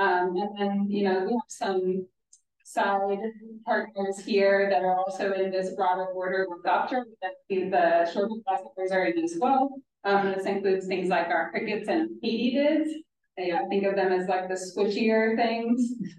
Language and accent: English; Kansas, United States; I'm originally from Kansas. I've also worked in Oklahoma and in Germany. I've been here since the very beginning of 2022